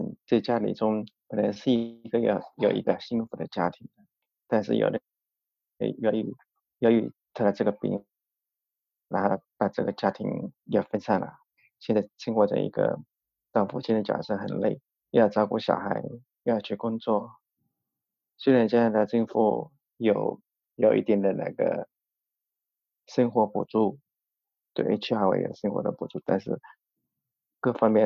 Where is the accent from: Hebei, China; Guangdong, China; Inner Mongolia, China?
Guangdong, China; also born or lived in Zhejiang; now in Canada; 我是来自中国来自中国广东。生活的，然后是出生在中国的浙江，然后我来加拿大已经快四年多了，应该已经差不多四年半了吧，仅仅四年半了。